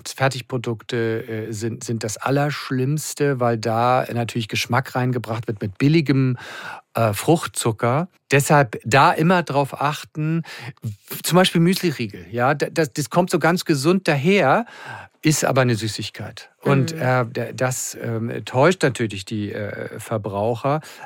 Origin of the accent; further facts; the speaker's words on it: Hamburg, Germany; Ich bin ja Hamburger hier und ich bin ja täglich in Hamburg insofern.